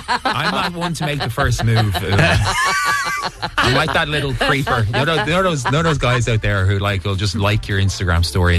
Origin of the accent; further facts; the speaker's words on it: Dublin, Leinster, Ireland; As you can tell by my accent, I'm not from here. I'm from Dublin.